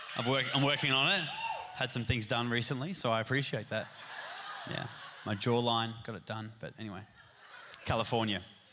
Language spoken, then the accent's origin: English; Brisbane, Queensland, Australia; Not Brisbane, where I'm from.